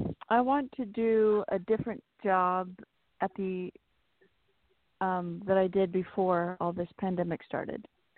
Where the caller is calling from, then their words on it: California, United States; I'm calling from California.